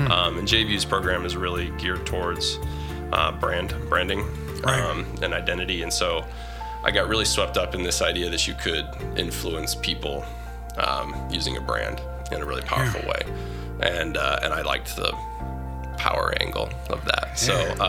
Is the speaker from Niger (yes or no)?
yes; Niger; moved away as an adult; also born or lived in Ivory Coast; now in United States; and then we moved to Niger, West Africa. Was there till I was about 18. Graduated from high school, came to the U.S.